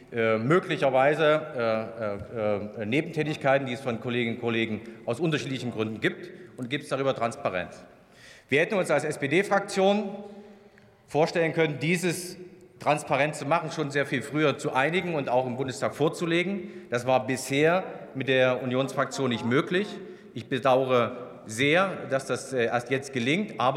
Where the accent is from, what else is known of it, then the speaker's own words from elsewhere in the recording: Thuringia, Germany; Ich komme aus Thüringen.